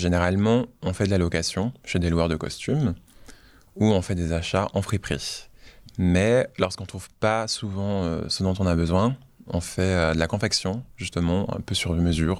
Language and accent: French; Tahiti, French Polynesia; Alors, comme je le disais, j'ai grandi à Tahiti.